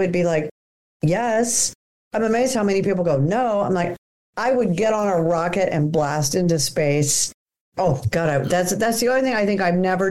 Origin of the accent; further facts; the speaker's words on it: Houston, Texas, United States; I do know that Jeff Bezos listened to me growing up in Houston.